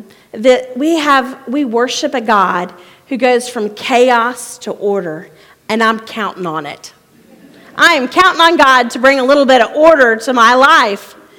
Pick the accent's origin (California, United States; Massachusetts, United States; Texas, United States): Texas, United States; we're close to Louisiana. We're between Houston and Louisiana, and we're not sure if we're Texan or Cajun in my part of the world.